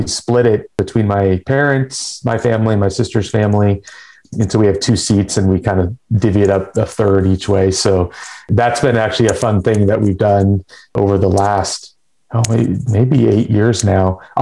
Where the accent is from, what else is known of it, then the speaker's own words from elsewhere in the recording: Portland, Oregon, United States; Interestingly enough, I currently live three blocks from the house I grew up in.